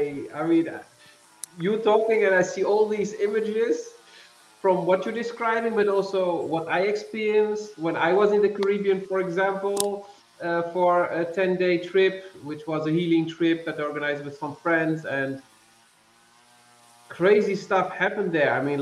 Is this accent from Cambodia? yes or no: no; Tunisia; moved away as an adult; now in Netherlands; I was raised in Tunisia because my father is from there, my mom was Dutch, and I went back to Holland.